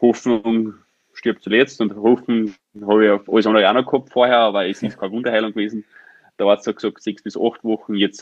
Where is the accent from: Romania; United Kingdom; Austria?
Austria; Styria; da war ein steirisches Kinderrennen. Und sie haben mich gefragt, natürlich, weil es in meiner Heimat ist